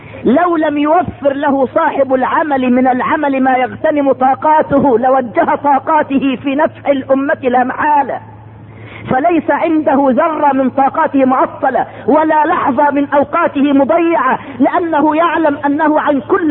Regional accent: Egypt; لك احنا مصريين فرحنا احفاد

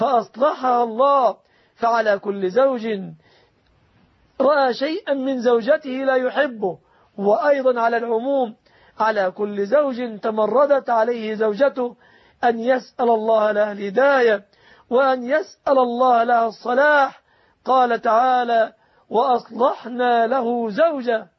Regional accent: Egypt

